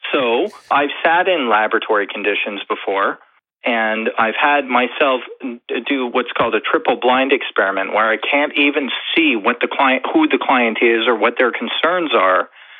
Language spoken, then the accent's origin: English; Canada; So I'm from Canada